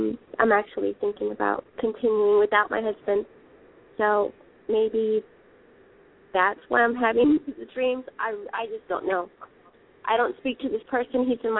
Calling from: Maryland, United States; I'm calling from the state of Maryland.

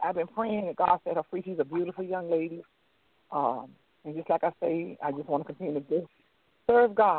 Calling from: Miami, Florida, United States; I'm calling from Miami.

